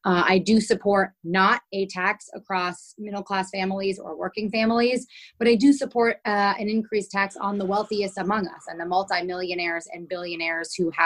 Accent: Saugerties, New York, United States; I grew up here. I grew up in Saugerties, went to Saugerties High School, which is a public school

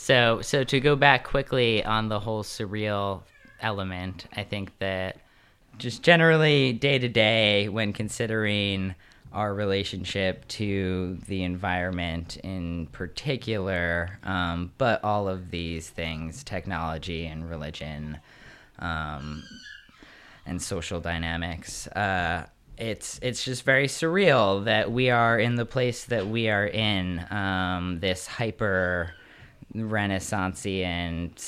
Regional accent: New York City, New York, United States; And growing up in New York City, she would take me to museums a lot.

